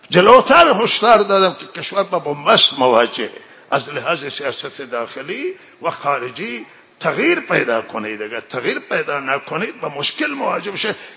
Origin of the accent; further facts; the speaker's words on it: Iran; همه ما ایرانی هستیم